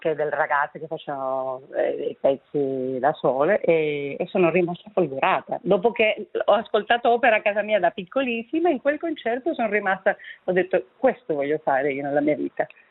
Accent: Las Palmas de Gran Canaria, Canary Islands, Spain; Italian is a second language; La mia città è Las Palmas de Gran Canaria, che è anche la città dove è nato

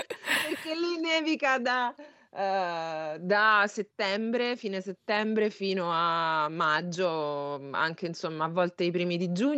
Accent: Ciampino, Lazio, Italy; io sono della provincia di Roma, sono di Ciampino e vengo da una famiglia molto molto semplice.

